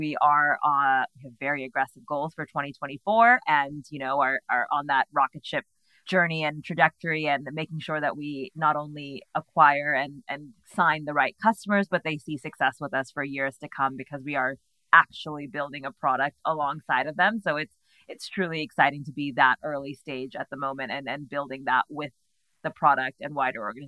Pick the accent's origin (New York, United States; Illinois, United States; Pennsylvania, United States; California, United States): California, United States; That accent isn't going to change. I always say I'm Californian, but with a British passport now.